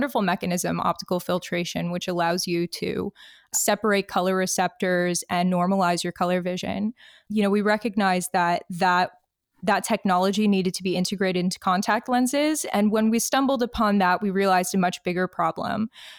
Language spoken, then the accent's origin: English; Detroit, Michigan, United States; now in Canada; Yeah, absolutely. I'm proud of it. I am from Detroit, Michigan.